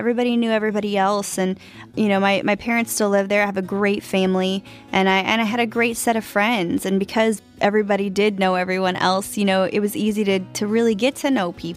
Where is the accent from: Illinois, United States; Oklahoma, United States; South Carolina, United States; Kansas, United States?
Oklahoma, United States; Chakota; But I love the fact that I came from Chakota, a small town in Oklahoma, and my parents still live there and I get to go back and visit.